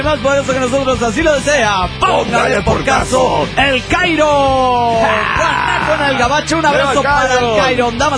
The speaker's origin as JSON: {"language": "Spanish", "town": "Chetumal", "region": "Quintana Roo", "country": "Mexico"}